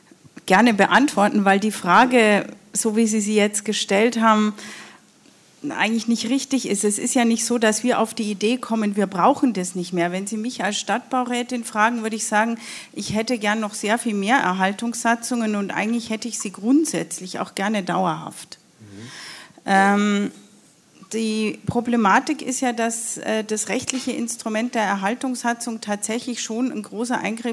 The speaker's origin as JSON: {"language": "German", "town": "Regensburg", "region": "Bavaria", "country": "Germany", "tie": "born or raised there", "lives_now": "Munich, Germany", "said": "Mein Mann ist ja nicht in München, deswegen gehöre ich zu den Schicksalen, die am Wochenende immer pendeln in meine Heimatstadt Regensburg."}